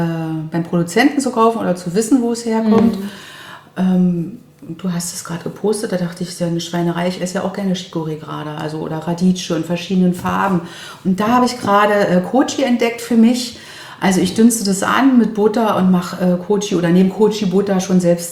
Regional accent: Berlin, Germany; um das mal als Berlinerin zu sagen

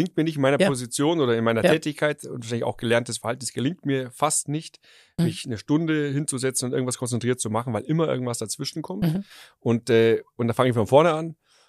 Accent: Munich, Bavaria, Germany; wir sind ja aus München hier

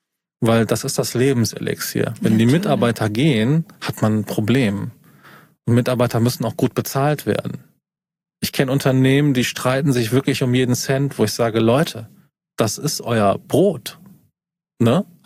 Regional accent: Eifel, Germany; now in North Rhine-Westphalia, Germany; Ich bin aus der Eifel, ne?

